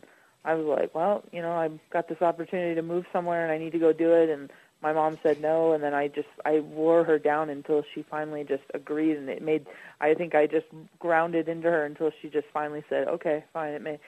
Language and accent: English; Las Vegas, Nevada, United States; And, you know, I grew up in Las Vegas, Nevada